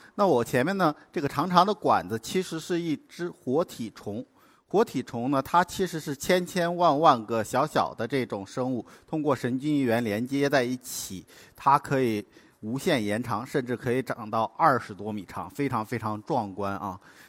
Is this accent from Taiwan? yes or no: no; Hainan, China; 我是从小在海南生长的，我还没有学会走路之前就已经在海边到处乱爬，到处乱游泳了。